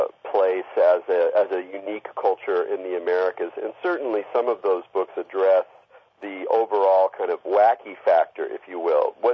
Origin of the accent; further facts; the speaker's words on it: California, United States; And so there was a lot of this ambient weirdness of growing up in California, just on top of the surfer culture and the drug culture